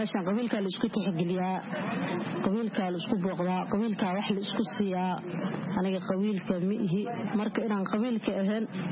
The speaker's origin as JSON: {"language": "Somali", "town": "Kismayo", "region": "Lower Juba", "country": "Somalia", "tie": "born there", "said": "waxaan ku dhashay kismaaya ka xagga meel baadiya aan ku dhashay"}